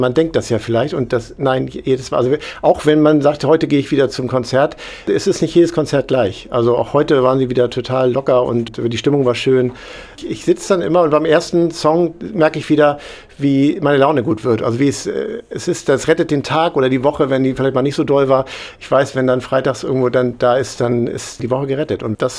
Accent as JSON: {"language": "German", "town": "Bremerhaven", "region": "Bremen", "country": "Germany", "said": "ich komme oben aus dem Cuxland, aus Bremerhaven"}